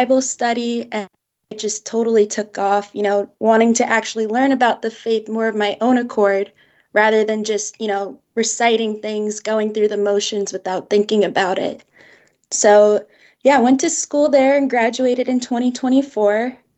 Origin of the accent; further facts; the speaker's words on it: New Jersey, United States; Yeah, so I'm from New Jersey, but I ended up going to school at the University of South Carolina, like many people from the North are nowadays.